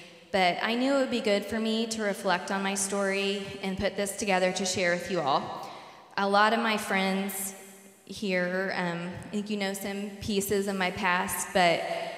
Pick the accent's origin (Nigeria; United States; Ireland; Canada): United States; Wolcott, Indiana; also born or lived in Rensselaer; So, I was born on April 28th, 1982, in Rensselaer, Indiana, which is a small town in northwest Indiana. It's about halfway between here and Chicago. I was raised in a tiny neighboring town of Wolcott and Remington.